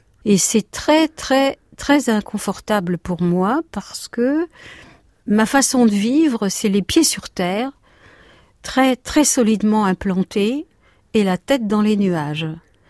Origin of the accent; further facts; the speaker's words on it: Aurillac, Auvergne-Rhône-Alpes, France; born there; Je suis née en 1943 à Aurillac dans le Cantal